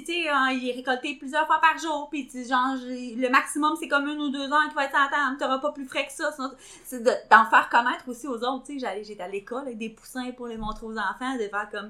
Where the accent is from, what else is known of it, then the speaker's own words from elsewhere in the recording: Baie-Comeau, Quebec, Canada; je viens de Bécomo, là. Fait que j'aimerais ça, des fois, retourner dans mon patelin